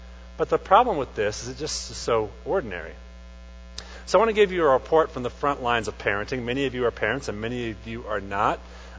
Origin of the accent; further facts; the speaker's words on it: Tulsa, Oklahoma, United States; Now, as I was a kid, I grew up in Tulsa, Oklahoma